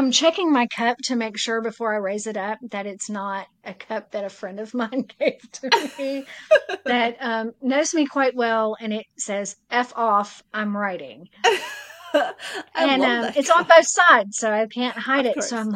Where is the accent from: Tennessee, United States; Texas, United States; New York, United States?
Tennessee, United States; Erin; I grew up in Erin, Tennessee, which is a really small town in Tennessee. It's very rural. I was probably one of the only native in our town besides my parents.